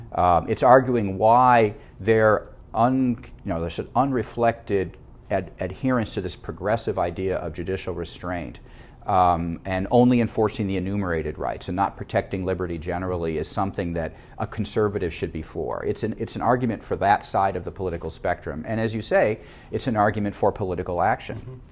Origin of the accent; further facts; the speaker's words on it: Chicago, Illinois, United States; born there; I was born in Chicago.